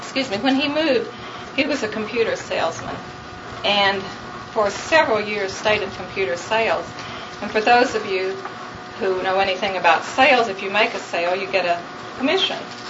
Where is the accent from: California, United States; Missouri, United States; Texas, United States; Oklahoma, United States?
Oklahoma, United States; I'm from Oklahoma. We moved to New Jersey because he was working on his master's degree.